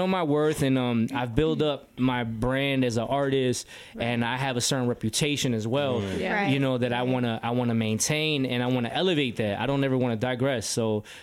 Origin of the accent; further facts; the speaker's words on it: Chicago, Illinois, United States; growing up in Chicago in the music business, definitely